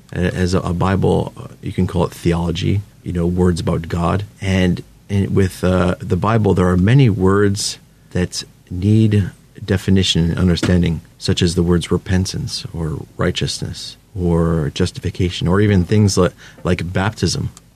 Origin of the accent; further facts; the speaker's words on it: Cleveland, Ohio, United States; myself, I'm from Cleveland, and we like the cold weather, and we like snow and wintertime